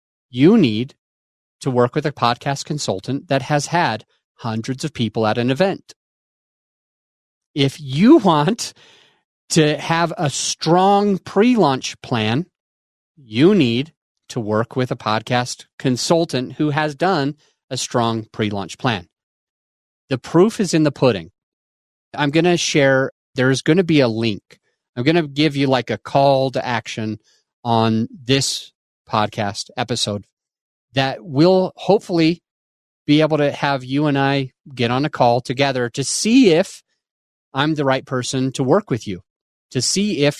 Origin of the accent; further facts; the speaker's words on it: Utah, United States; It was for the church that I was a part of growing up in Utah.